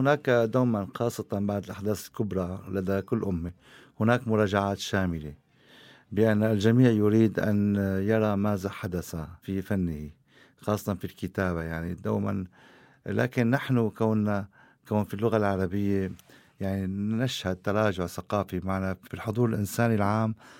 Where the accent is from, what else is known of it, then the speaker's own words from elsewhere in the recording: Afrin, Aleppo Governorate, Syria; محاولة أهلي لنقل جسماني إلى قريتي في شمال سوريا في عفرين